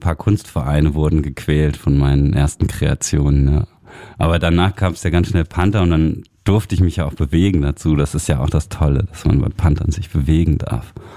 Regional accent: Hesse, Germany; also born or lived in Hamburg / Paris / Berlin; Ich bin aufgewachsen in Nordhessen, das nennt man auch Hessisch-Sibirien. Im Volksmund. Und dann bin ich nach Hamburg gezogen und von Hamburg bin ich nach Paris gezogen und von Paris bin ich nach Berlin gezogen.

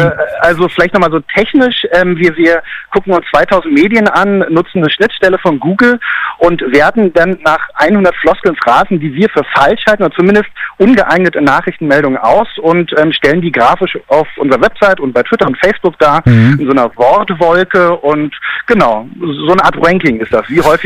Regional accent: Berlin, Germany; Kriegen wir als Berliner irgendwie immer nicht so richtig

